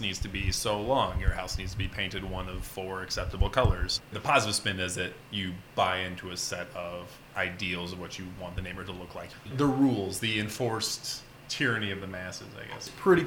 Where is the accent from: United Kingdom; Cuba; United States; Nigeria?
United States; Olathe, Kansas; I'm not familiar with the history of Prairie Village, ma'am. I'm actually from Olathe.